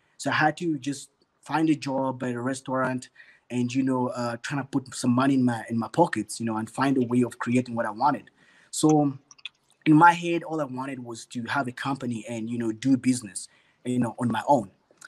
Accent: Uganda; I grew up in Uganda and I finished my varsity

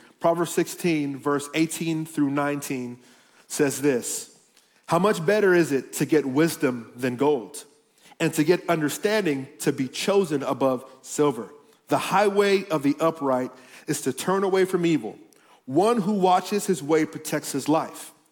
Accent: Miami, Florida, United States; You know, I'm from Miami. I grew up in Miami, and in Miami, there's like a little walk that you have

